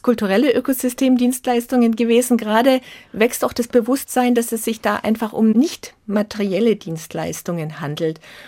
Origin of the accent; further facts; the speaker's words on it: Baden-Württemberg, Germany; Ich bin auf der Schwäbischen Alb aufgewachsen.